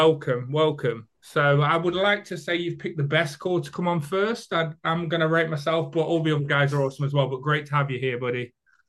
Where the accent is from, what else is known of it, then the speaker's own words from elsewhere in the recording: United Kingdom; I'm British, for those of you guys that didn't know